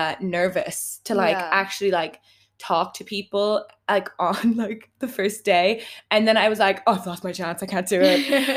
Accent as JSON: {"language": "English", "town": "Dublin", "region": "Leinster", "country": "Ireland", "said": "I am from Dublin. So like I lived at home. Mm-hmm. Still like living at home. I live with my granny now."}